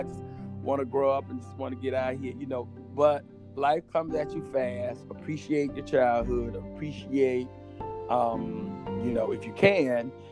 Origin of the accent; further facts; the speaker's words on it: the South, United States; And you got to think about how growing up in the South, you know, with older parents